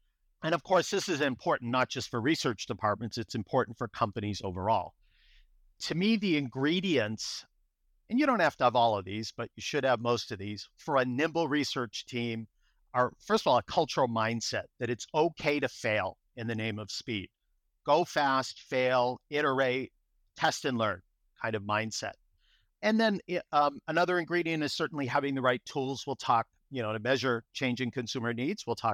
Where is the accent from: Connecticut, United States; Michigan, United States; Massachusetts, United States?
Massachusetts, United States; Boston; accent: Boston; now in California, United States; I grew up in Boston, so you'll hear my Boston accent come through, but I've been in California, all over California, actually